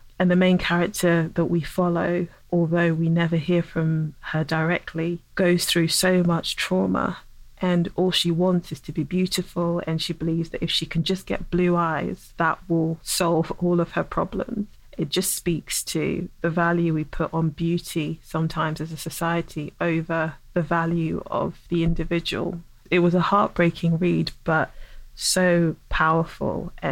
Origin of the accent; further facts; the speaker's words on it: England, United Kingdom; I had to confront a lot of my own feelings around race as a dark-skinned black woman growing up in England, where that is not the standard of beauty.